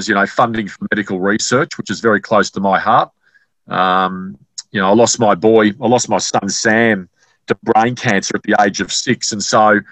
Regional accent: Gold Coast, Queensland, Australia; also born or lived in Brisbane / Sydney / Melbourne; And I was born and raised on the Gold Coast, and then I basically went to Brisbane

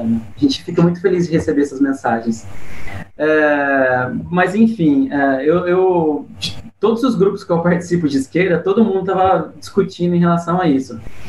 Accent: São Paulo, Brazil; born there; da minha região ali, da região onde eu nasci, ali de Paraguaçu Paulista, uma cidade vizinha.

